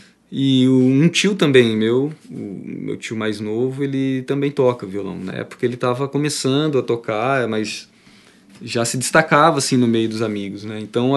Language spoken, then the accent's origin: Portuguese; Limeira, São Paulo, Brazil; Sou natural de Limeira, São Paulo. Interior de São Paulo, né? Uma cidade ali na região de Campinas. Perto também de Piracicaba.